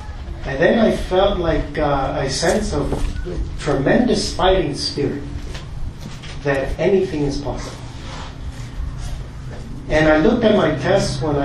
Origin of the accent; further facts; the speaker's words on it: San Jose, California, United States; And then growing up in San Jose and adjusting to life in the United States and then going to college, and it was very difficult.